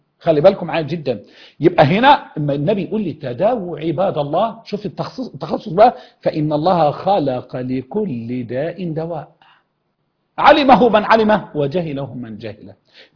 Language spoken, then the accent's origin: Arabic; Egypt; واي شيخ عندنا في مصر وفي غير مصر